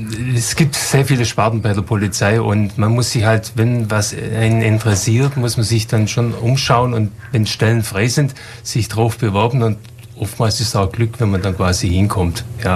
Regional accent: Baden-Württemberg, Germany; Ne, ich komme hier aus der Region.

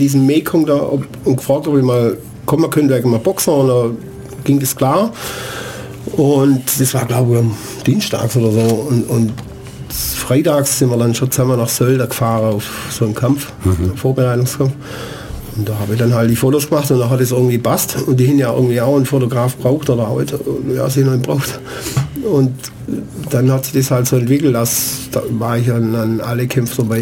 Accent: Göppingen, Baden-Württemberg, Germany; now in Gallmutshöfe, Germany; Nein, ich komme ursprünglich aus Göppingen, habe aber in Biberach angefangen und wohne jetzt in Gallmutshöfe.

